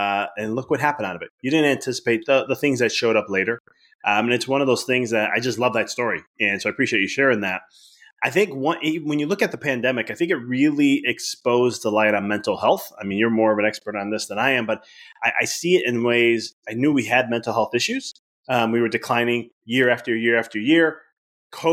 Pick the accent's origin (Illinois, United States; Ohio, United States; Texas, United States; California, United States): Illinois, United States; Chicago; now in Knoxville, United States; I'm originally from Chicago. So I was moving to out of state to move to Knoxville.